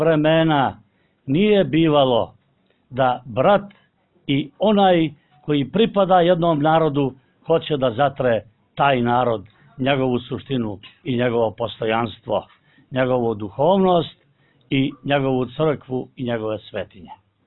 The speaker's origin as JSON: {"language": "Serbian", "country": "Montenegro", "said": "Mi dolazimo iz Crne Gore i mi nikad nismo dijelili ovu granicu"}